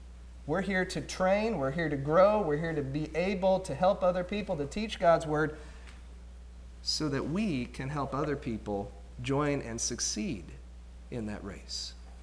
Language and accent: English; Columbus, Ohio, United States; born there; I was born in Columbus, and I married the daughter of two Michigan grads.